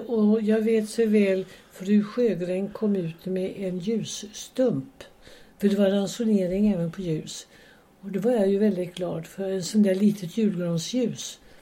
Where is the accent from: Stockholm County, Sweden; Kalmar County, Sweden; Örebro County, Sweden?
Kalmar County, Sweden; Öland; För vi hade så underbara jular hemma på Öland.